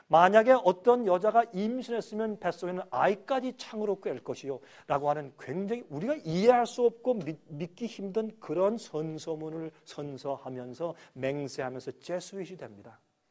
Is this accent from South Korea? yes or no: yes; South Korea; now in United States; 전 미국 사람이에요. 전 미국 시민국 하는 사람이에요. 우리 미국에 저는 한국 사람이지만 그러나 전 시민국은 미국이니까